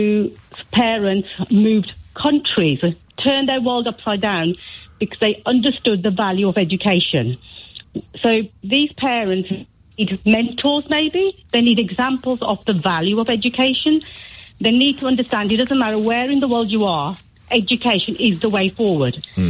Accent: Punjab, India; India. No, from Punjab, India.

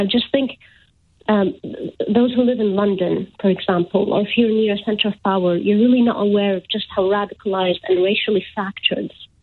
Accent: Iraq; moved away; the fact that I come from Iraq, or the fact that I'm a Muslim

